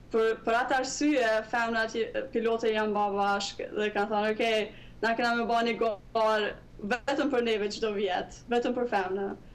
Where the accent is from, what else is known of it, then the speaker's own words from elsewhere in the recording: Kosovo; nuk e kanë besu që unë jam marrë prej Kosovës